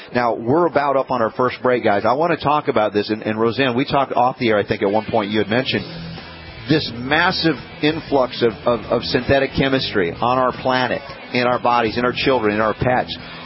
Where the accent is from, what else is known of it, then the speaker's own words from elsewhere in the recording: Florida, United States; We're from Florida most of the time.